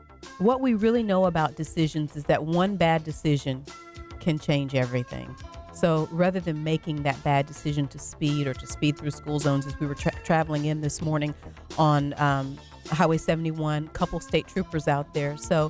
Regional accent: Louisiana, United States; We grew up in Avoyelles Parish

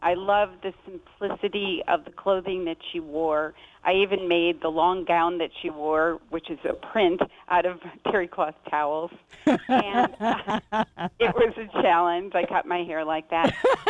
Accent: Chicago, Illinois, United States; so I'm from the Midwest, and I feel that's the center of the United States

